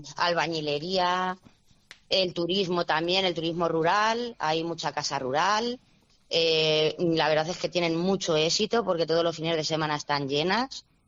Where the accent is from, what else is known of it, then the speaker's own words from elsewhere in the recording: Retuerta del Bullaque, Castilla-La Mancha, Spain; ¿de qué pueblo eres? Retuerta del Buyaque. ¿Retuerta del qué? ¿Cómo?